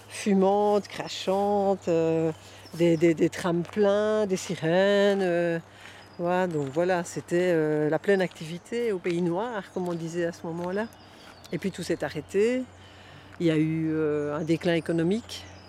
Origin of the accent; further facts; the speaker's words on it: Charleroi, Wallonia, Belgium; Nous, en tant que Carolo, on avait envie de voir notre vie d'autrement.